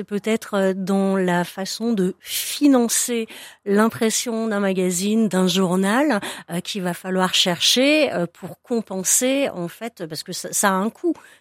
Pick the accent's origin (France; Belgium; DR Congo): France; Bon, vous l'entendez, je suis française